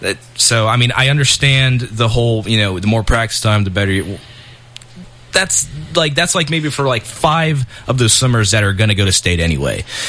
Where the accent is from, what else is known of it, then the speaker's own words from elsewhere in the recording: Fort Recovery, Ohio, United States; growing up in Fort Recovery, you know, I'm like, okay, people tell me I'm a good artist, but what does that mean?